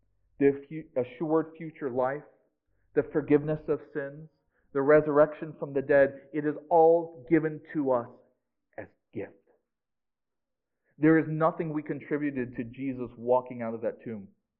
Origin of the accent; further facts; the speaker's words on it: Maryland, United States; I grew up in Maryland. My mom's parents lived in southern Illinois.